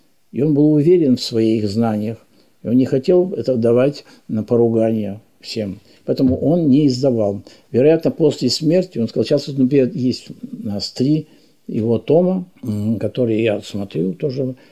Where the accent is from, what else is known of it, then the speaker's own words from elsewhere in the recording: Yaroslavl, Yaroslavl Oblast, Russia; Поскольку я ярославец, я поехал в Ярославль